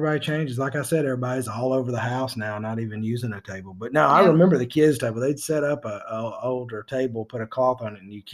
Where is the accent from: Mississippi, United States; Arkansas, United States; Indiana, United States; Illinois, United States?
Mississippi, United States; Mantachie; when I was growing up in Mantachie, the guy from Alabama would come to the pool hall.